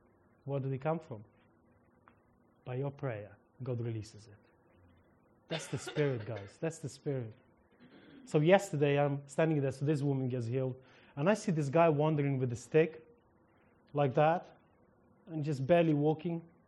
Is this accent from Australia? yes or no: no; Ukraine; English is a second language; Because in Ukraine, we don't have them, and I'm Ukrainian, and my accent saves me, you know.